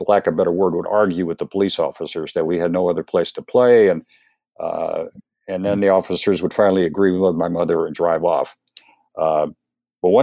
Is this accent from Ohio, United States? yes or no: yes; Cleveland, Ohio, United States; I grew up in Slavic Village, really kind of a special place to me, at least in my heart. I know the neighborhood's not the same anymore, but I grew up at 6723 Siebert Avenue, which Siebert Avenue is one block north of Fleet Avenue